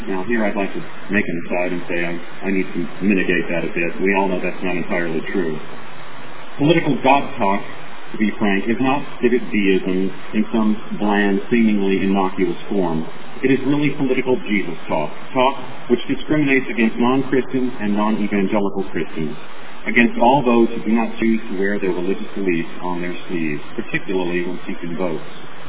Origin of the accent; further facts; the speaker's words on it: United States; as an American rationalist, I am frightened by what I see in today's political landscape.